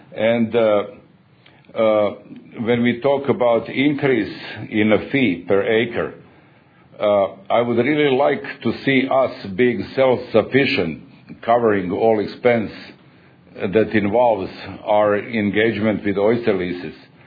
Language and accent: English; Croatia; now in United States; I'm Croatian American. I came here in 1972.